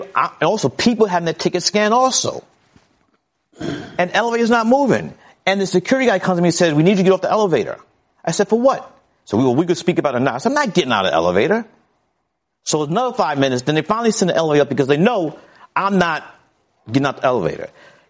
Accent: Brooklyn, New York, United States; I grew up in Fort Greene, Brooklyn.

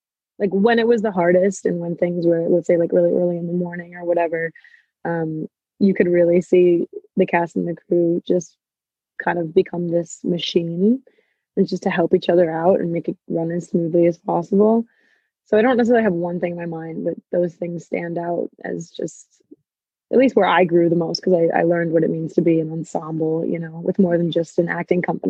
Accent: United States; I had no idea, because I'm American, right?

